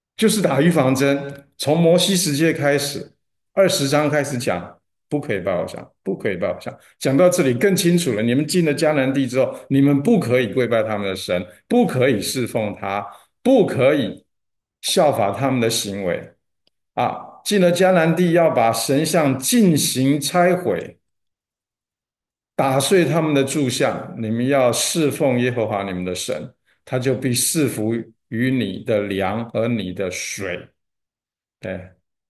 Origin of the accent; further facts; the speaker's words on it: China; 我们中国人拒绝神，拒绝了多久啊？